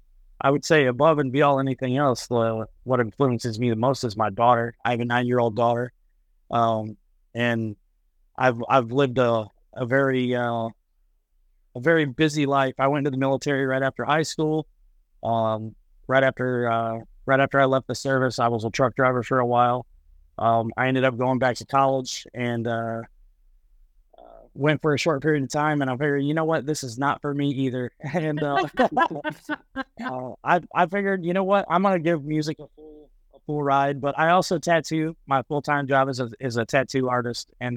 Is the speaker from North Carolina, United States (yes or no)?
no; Michigan, United States; I'm from Michigan. So like there's really not a whole lot to do other than hit back roads